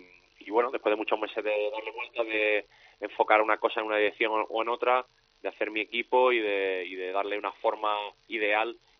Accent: Andalusia, Spain; poder contar con el apoyo de las tres administraciones de mi tierra a nivel andaluz y a nivel malagueño es tremendo.

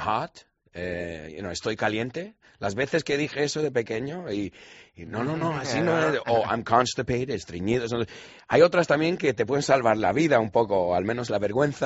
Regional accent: New York, United States; Yo soy de Nueva York, pero de padre almeriense.

